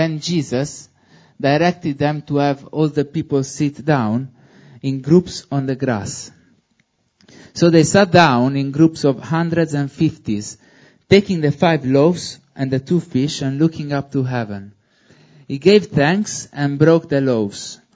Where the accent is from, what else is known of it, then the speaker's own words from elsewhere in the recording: Italy; English is a second language; I know that my accent can trick you. I'm not a British man. I am Italian